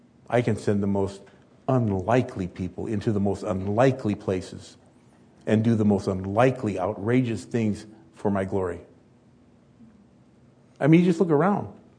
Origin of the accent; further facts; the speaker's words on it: Wilmington, United States; Little fat guy growing up in Wilmington.